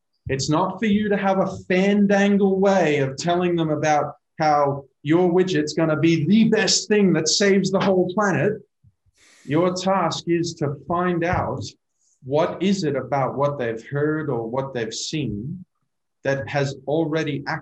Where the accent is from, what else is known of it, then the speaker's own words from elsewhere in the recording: United States; I am American and my wife's Canadian.